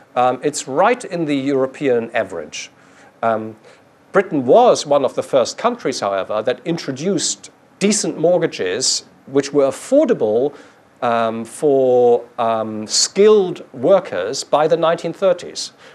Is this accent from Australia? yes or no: no; Hamburg, Germany; I was raised in Hamburg, which mainly has apartment buildings, or villas, if you're lucky, but mostly apartment buildings.